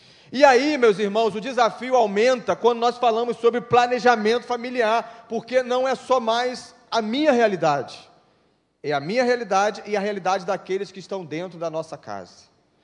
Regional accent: Brazil; nós, como brasileiros que somos

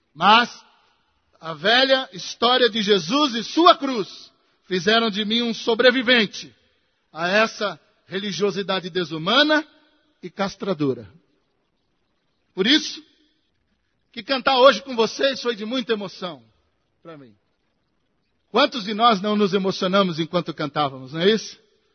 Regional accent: Santo André, São Paulo, Brazil; born there; E eu nasci em Santo André, ABC Paulista, terra do sindicalismo e das chaminés.

